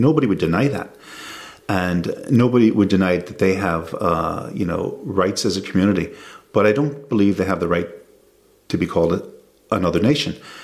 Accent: United States; And, you know, I grew up in America, in the American Republic

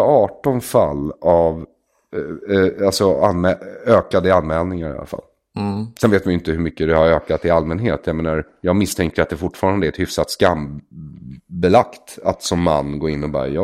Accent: Bergshamra, Stockholm County, Sweden; Så fort ungdomsgården var stängd där i Bergshamra där jag växte upp

